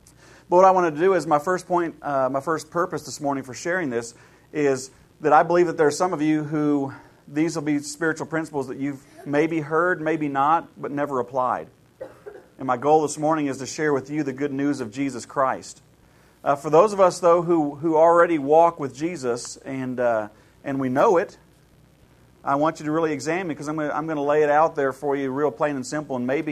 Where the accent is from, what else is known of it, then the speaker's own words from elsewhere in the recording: Ohio, United States; I grew up in Ohio in the 70s, which is a lot like growing up somewhere else in the 50s.